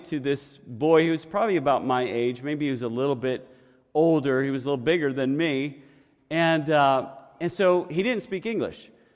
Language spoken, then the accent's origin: English; Syracuse, New York, United States; in 1978, my family, we were living in upstate New York. I was born in Syracuse, and we were living south of Syracuse in the Finger Lakes area, if you know New York State.